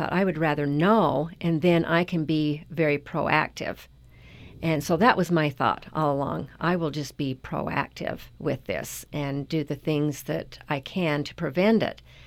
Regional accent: Utah, United States; I'm from Cache Valley. I have lived here my whole life.

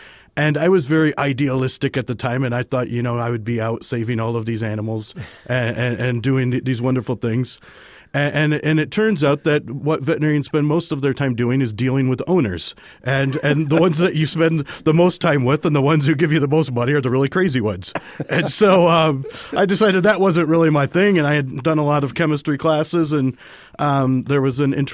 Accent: United States; And so, as an American, you have to really, you know, adapt this math in your mind.

